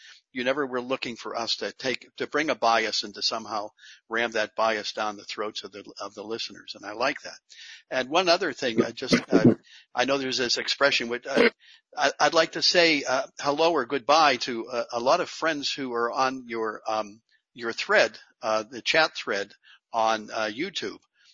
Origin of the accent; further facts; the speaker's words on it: Pittsburgh, Pennsylvania, United States; Well, they know I'm all from Pittsburgh and retired after 43 years at DePaul, and now I'm at Western.